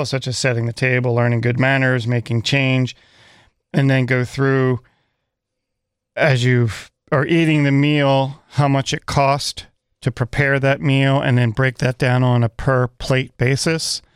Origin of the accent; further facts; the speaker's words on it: East Coast, United States; In the winter, where I grew up on the East Coast, I got to shovel a lot of snow.